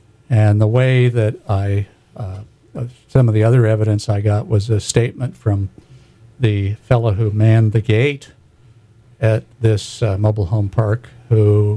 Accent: Wales, United Kingdom; And, you know, I'm a Welshman

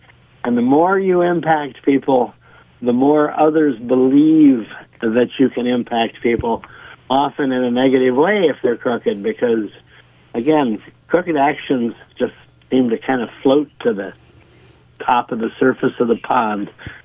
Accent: Sacramento, California, United States; Briefly, when I was growing up in Sacramento, there was the Sacramento Union at the time.

